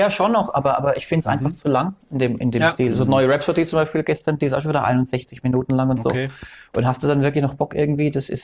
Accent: France; Also ich habe halt mein Fulda gearbeitet, aber ich bin eigentlich aus Frankreich.

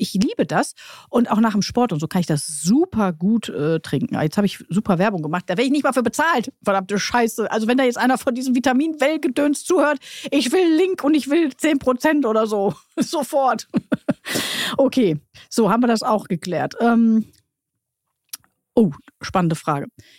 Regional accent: Duisburg, North Rhine-Westphalia, Germany; born there; ich komme ja aus Duisburg gebürtig

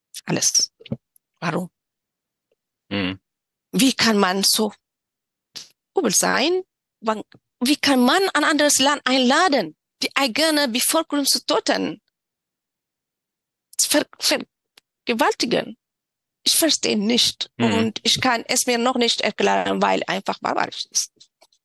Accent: Tigray, Ethiopia; German is a second language; Ich habe geweint, weil ich weiß, was ein Krieg ist. Ich bin in Tigray aufgewachsen.

